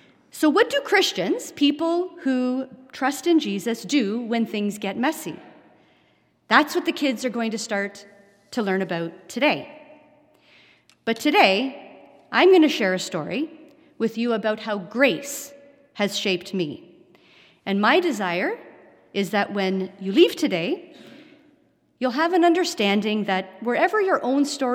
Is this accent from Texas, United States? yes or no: yes; Dallas, Texas, United States; born there; I was born in Dallas, the first child of Stan and Donna.